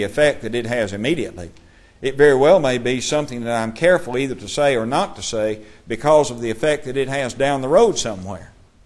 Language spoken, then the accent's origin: English; Kentucky, United States; But when I was growing up in Kentucky, we would take salt and put it on a ham or a shoulder of a hog